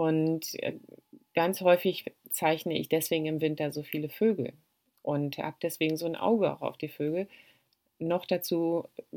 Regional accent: Brandenburg, Germany; Also im Inland hier in Niedersachsen oder auch im Land Brandenburg, wo ich herkomme, gibt es ja nicht so richtig klares Wasser in den Flüssen.

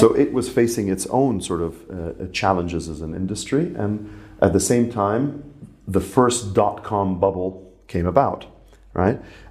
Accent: Ras Tanura, Eastern Province, Saudi Arabia; moved away; also born or lived in Lebanon; And I grew up in Saudi Arabia.

